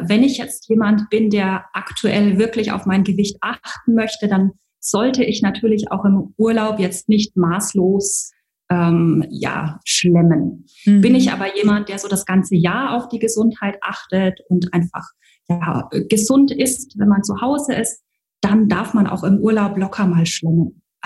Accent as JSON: {"language": "German", "town": "Würzburg", "region": "Bavaria", "country": "Germany", "tie": "born or raised there", "also_born_or_lived": "Munich", "moved": "yes", "lives_now": "Dubai, United Arab Emirates", "said": "Ja, ich bin eigentlich ein Würzburger Gewächs, habe die letzten Jahre in München gelebt und bin jetzt seit August 2018 in Dubai."}